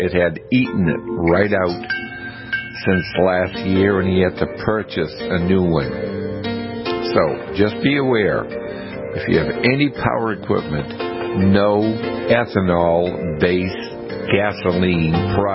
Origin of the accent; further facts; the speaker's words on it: New England, United States; growing up in New England, when we have a big storm coming, I think New Englanders have a little bit more brain power than other areas